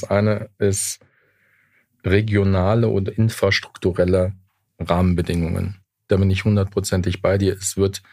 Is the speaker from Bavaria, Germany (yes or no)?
no; Saarland, Germany; Ich komme aus dem Saarland.